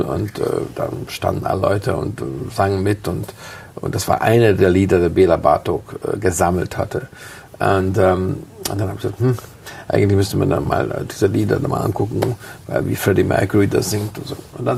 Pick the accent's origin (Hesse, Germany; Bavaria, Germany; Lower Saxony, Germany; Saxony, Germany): Bavaria, Germany; Munich; born or raised there